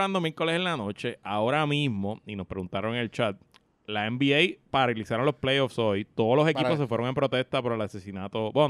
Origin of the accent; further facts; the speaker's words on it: Puerto Rico; los puertorriqueños somos inmigrantes. Claro que somos inmigrantes en Estados Unidos. Somos ciudadanos americanos, no tenemos que sacar el green card